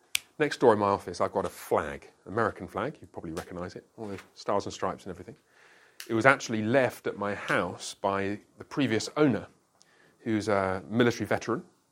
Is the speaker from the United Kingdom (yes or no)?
yes; United Kingdom; It felt a bit weird to have it on my wall at home because I'm British, you know.